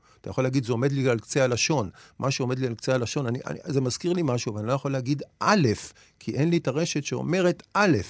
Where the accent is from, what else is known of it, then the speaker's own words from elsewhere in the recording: Nof Yam, Tel Aviv District, Israel; אז נגיד, אני גדלתי בנוף ים